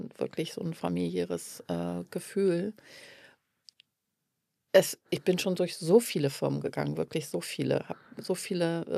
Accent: Hanover, Lower Saxony, Germany; Ich komme aus Hannover.

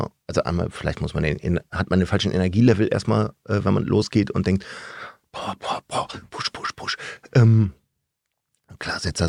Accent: North Germany, Germany; ich komme aus dem Norden, da spricht man nicht so, also da, wo ich herkomme, spricht man nicht so, da spricht man platt. Das habe ich nie gelernt.

